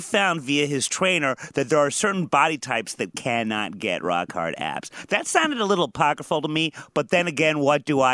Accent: Midwest, United States; Someone knows I'm from the Midwest.

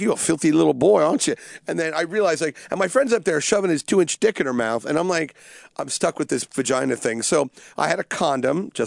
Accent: New Zealand; I'm actually from New Zealand. I'm embarrassed by being from New Zealand.

